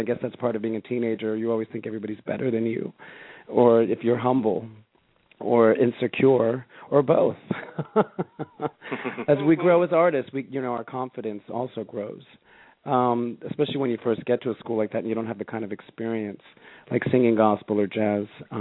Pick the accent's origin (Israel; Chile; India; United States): Israel; growing up in Israel, I was listening to a lot of Middle Eastern music